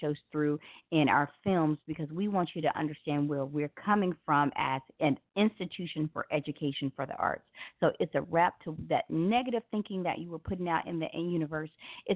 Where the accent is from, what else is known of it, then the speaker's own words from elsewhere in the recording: Memphis, Tennessee, United States; because I am from Memphis.